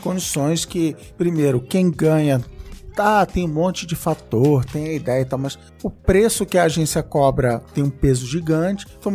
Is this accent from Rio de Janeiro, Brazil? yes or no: yes; Rio de Janeiro, Brazil; now in São Paulo, Brazil; eu também tô nessa lista, também sou do Rio, também vim pra São Paulo